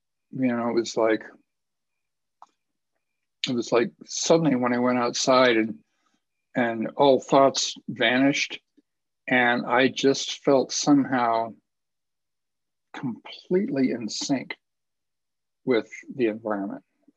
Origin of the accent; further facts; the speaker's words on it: Sonoran Desert, United States; also born or lived in Los Angeles, United States; now in Denver, United States; But I was born in Los Angeles and raised in the Sonoran Desert, and I can stand any amount of heat